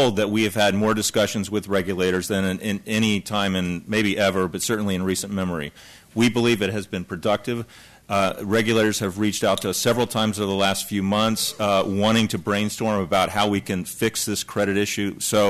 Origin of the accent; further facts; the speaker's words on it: Miami, Florida, United States; I flew up here from my hometown, Miami, where I was the last 10 days